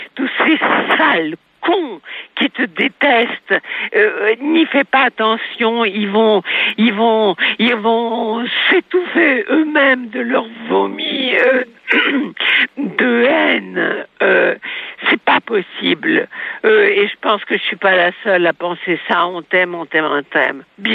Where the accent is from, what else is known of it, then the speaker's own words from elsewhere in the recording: Russia; Je suis russe, je suis juive de l'autre côté.